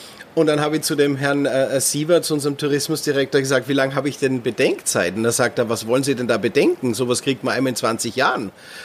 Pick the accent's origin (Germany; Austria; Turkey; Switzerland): Austria; weil ich bin ja ein Österreicher.